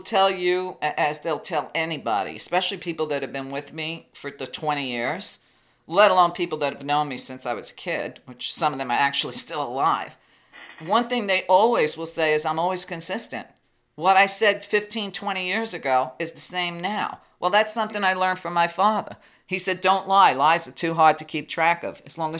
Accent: Brooklyn, New York, United States; And what I didn't know about detecting bullshit, my parents told me. Growing up in Brooklyn told me.

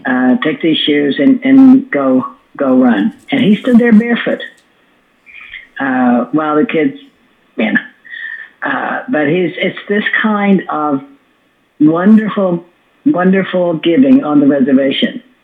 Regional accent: Harlan County, Kentucky, United States; born there; I'm Irish, Scotch-Irish, Appalachian, born in Harlan County, Kentucky.

